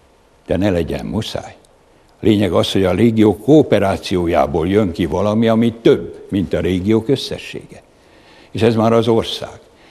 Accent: Great Hungarian Plain, Hungary; természetesen nálam is van, én alföldi gyerek vagyok.

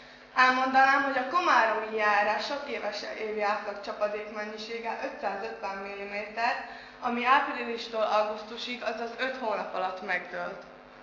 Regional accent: Bogyerék, Trnava Region, Slovakia; Rákóczi Ferenc alapiskolából érkeztem, én most 9. osztályos tanuló vagyok. Szülőfalunk Bogyerék, ez a Csalók közben terül egy 200 lakosú kis település.

